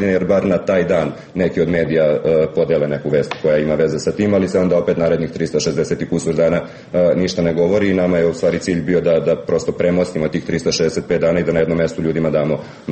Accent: Ruma, Vojvodina, Serbia; Ja sam osoba koja je odrasla, rođena i odrasla u Sremu, u gradu koji se zove Ruma, prilično blizu Novog Sada

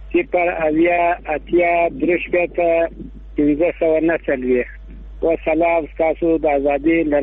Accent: Muqur, Ghazni, Afghanistan; د غزنی دی ولایت مکور دی ولسوالی دی

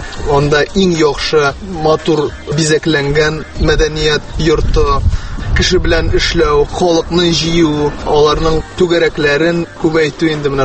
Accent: Aznakayevo, Tatarstan, Russia; Азнакай минем туган ягым, мин үзем сәхнә артында үскән кеше.

